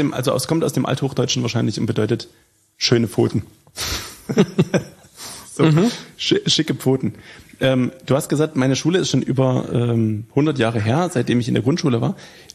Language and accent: German; Riesa, Saxony, Germany; moved away as an adult; also born or lived in Pirna; now in Ruhland, Germany; Ich bin aufgewachsen, bis ich 19 war in Riesa. Dann bin ich nach Pirna gezogen, habe dann dort meine Ausbildung gemacht. Und dann bin ich mit einem kurzen Zwischenstopp im Ausland hier nach Ruhland und Schwarzheide gekommen. Der Liebe nach, sage ich immer.